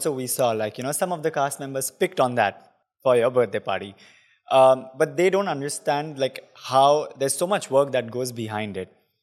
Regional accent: Dubai, United Arab Emirates; I'm born and raised in Dubai.

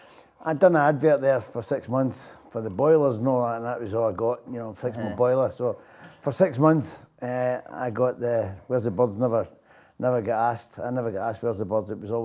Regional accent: Milton, United Kingdom; I enjoyed growing up in Milton. There was no money. My parents didn't have any money, but, you know, I had a lot of love and it kept me right.

